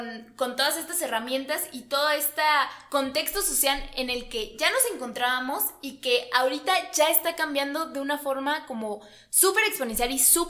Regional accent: Mexico; como mexicanos, como ciudadanos y como personas, tenemos la responsabilidad de empezar a hacer algo

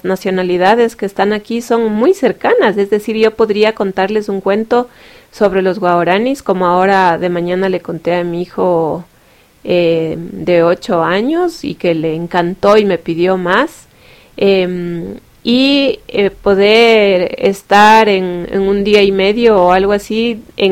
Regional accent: Ecuador; En mi caso, nosotros somos en Ecuador. Somos de Ecuador.

